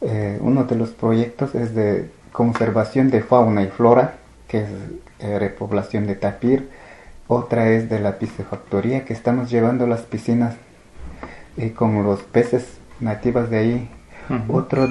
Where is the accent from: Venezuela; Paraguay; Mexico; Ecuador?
Ecuador; como ecuatorianos tenemos derecho de reclamar nuestra dignidad